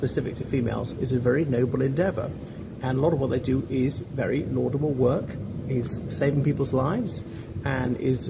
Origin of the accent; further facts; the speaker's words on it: Ireland; from Ireland